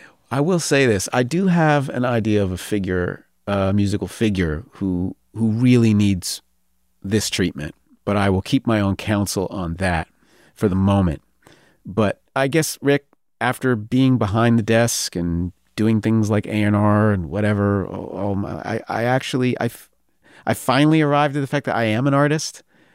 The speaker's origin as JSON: {"language": "English", "region": "New York", "country": "United States", "said": "I'm from New York, he's from Detroit. I come from an upper middle class family."}